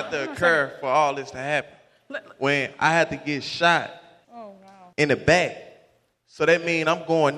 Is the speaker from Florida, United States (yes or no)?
no; St. Louis, Missouri, United States; So, well, they call Ferguson, Missouri, but it's St. Louis, too.